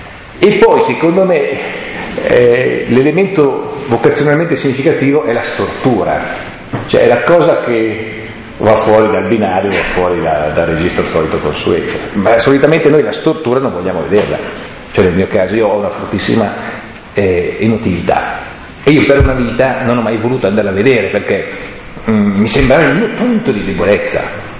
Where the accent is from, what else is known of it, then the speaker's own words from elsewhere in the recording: Lombardy, Italy; Cioè andare nella mia terra e pretendere nella mia terra di camminare, di stare bene e di cambiare le cose per stare meglio tutti quanti.